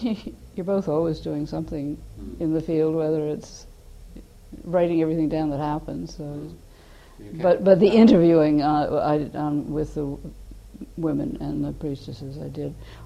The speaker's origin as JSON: {"language": "English", "town": "Boston", "region": "Massachusetts", "country": "United States", "said": "No, I'm not. I'm Bostonian through and through."}